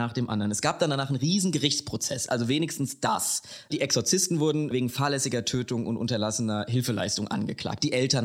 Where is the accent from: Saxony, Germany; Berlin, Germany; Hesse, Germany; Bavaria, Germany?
Hesse, Germany; accent: Hessian; sie meinen Dialekt spricht. Sie babbelt hessisch.